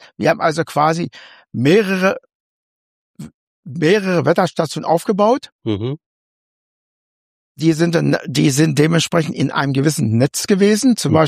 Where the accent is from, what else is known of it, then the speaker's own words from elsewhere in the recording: Holtensen, Lower Saxony, Germany; Ich bin noch in Holtensen zur Schule gegangen.